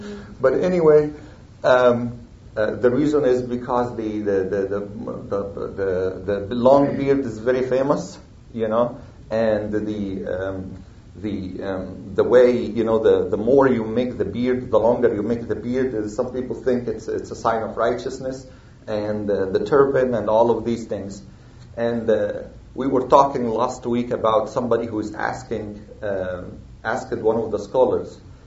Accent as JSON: {"language": "English", "region": "Indiana", "country": "United States", "said": "I came from Indiana, and there is a city in Indiana."}